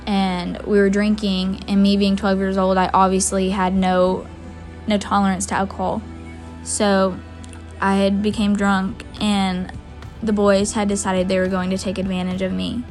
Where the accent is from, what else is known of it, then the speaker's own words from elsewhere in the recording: Tecumseh, Oklahoma, United States; I'm 15 years old and I'm from Tecumseh, Oklahoma.